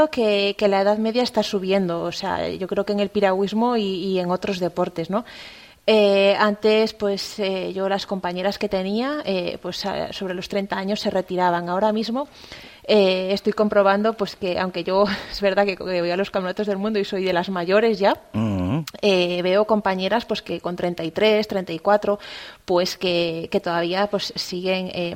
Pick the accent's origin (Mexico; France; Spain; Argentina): Spain; Aldán, Galicia; aquí en Galicia, bueno, yo soy de Aldán, de Cangas do Morrazo, vivo en Ogrove, pero entreno en Pontevedra.